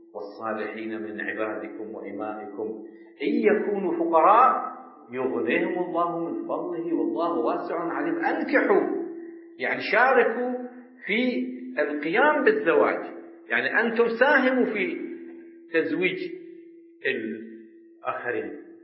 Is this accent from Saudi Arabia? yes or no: no; Iraq; قلت لهم يا جماعة إحنا عندنا في العراق عادات حسنة